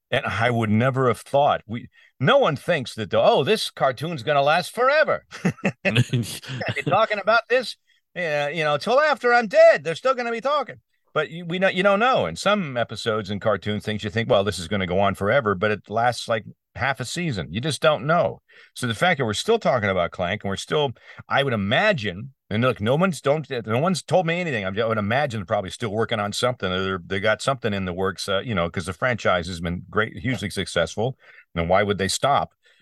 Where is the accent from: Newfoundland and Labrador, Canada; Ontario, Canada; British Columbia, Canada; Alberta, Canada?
Ontario, Canada; And there was a weird old cartoon when I grew up in across the border from New York. I used to get Buffalo Televisi